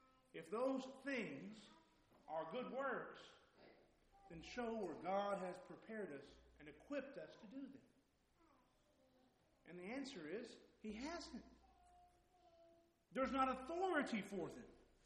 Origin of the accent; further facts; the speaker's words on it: Pampa, Texas, United States; I grew up in Pampa, Texas. And for the vast majority of my life, my family was members of the Mary Ellen Harvester Church of Christ in Pampa, Texas.